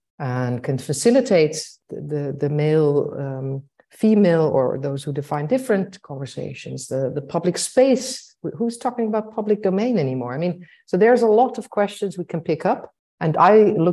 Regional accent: Baghdad, Baghdad Governorate, Iraq; also born or lived in Africa; I didn't grow up in the Netherlands. I grew up in Africa, in Baghdad later on.

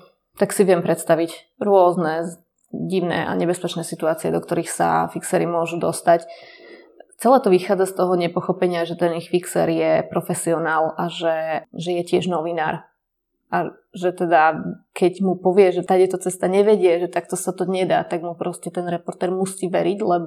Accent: Trebišov, Košice Region, Slovakia; Ja totiž to sama pochádzam z Trebišova, z východu. Mm-hmm. Tam je moje zázemie. Celá moja rodina tam žije

